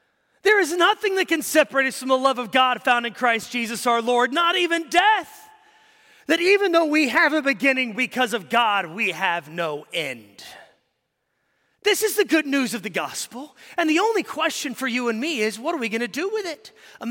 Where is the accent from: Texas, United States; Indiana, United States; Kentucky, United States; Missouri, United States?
Texas, United States; Commerce; also born or lived in Carrollton / Prosper / Howe; So it was here that I was born in Carrollton, moved to Prosper. Here I moved to Howe up off 75. Then I moved to Commerce. I graduated high school about here.